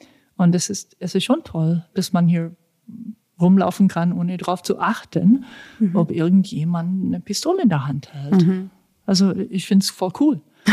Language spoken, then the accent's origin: German; the South, United States; Also das heißt, ich komme quasi aus dem Old South.